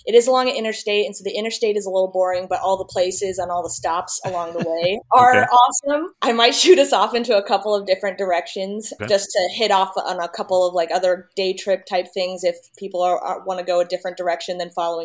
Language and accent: English; Nebraska, United States; Super passionate about my home state, so ready to talk about it.